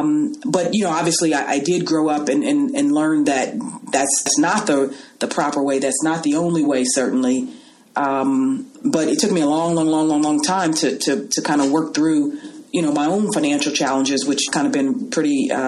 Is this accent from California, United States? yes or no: yes; Los Angeles, California, United States; Well, I grew up in a household, like I said, I was raised in Los Angeles.